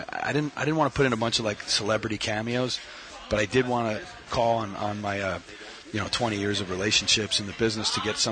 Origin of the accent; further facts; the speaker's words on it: New York, United States; I grew up in New York, and when you're 16 years old, you go get your learner's permit and you try to get your license as quickly as you can